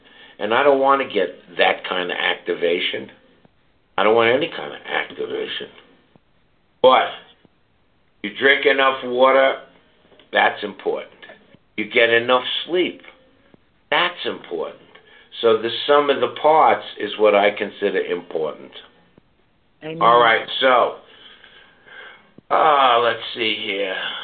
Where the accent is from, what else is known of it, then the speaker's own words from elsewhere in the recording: Manhattan, New York, United States; also born or lived in St. Louis; I'm from St. Louis, you. Listen up. Having family meals is not, you know, just belong to the South. Now, I'm half Jewish, half Protestant, and I grew up mostly with Italians in Manhattan.